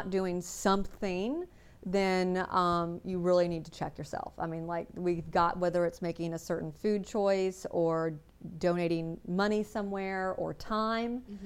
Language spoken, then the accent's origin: English; Pensacola, Florida, United States; also born or lived in Los Angeles; I was born and raised here in Pensacola, and I left after serving 3 years in college at the University of South Alabama. I moved to Los Angeles and became a makeup artist in film and TV.